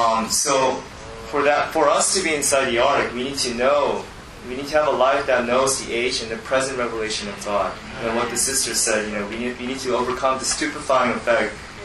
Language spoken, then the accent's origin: English; California, United States; Sorry, I'm from California.